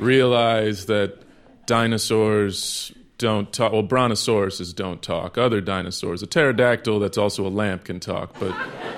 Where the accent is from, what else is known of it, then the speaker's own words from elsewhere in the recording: Texas, United States; I grew up in Texas, which for those of you who don't know, Texas is one of those states that gets to determine what your children's textbooks are like.